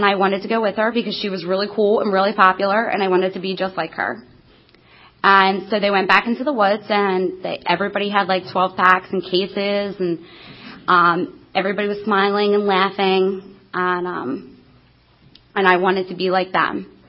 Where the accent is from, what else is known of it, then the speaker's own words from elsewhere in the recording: Bristol, Pennsylvania, United States; So I grew up in Bristol, Pennsylvania, which is a very, very small community. My grandparents lived three streets away from us.